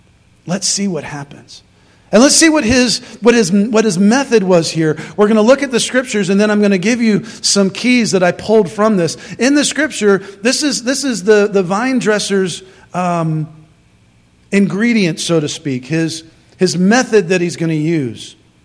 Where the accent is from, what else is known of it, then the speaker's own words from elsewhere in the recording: Syracuse, New York, United States; I grew up on the East Coast. I mean, we moved all over the place. But I spent some formative years in upstate New York in Syracuse.